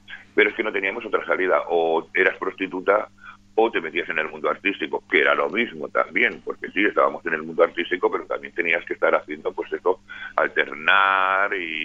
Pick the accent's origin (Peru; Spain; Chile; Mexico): Spain; Logroño, La Rioja; born there; nací en Logroño porque fue un momento que fue mi madre a visitar a mis padres, a mis abuelos, y en la cuadra, además, nací como el niño Jesús.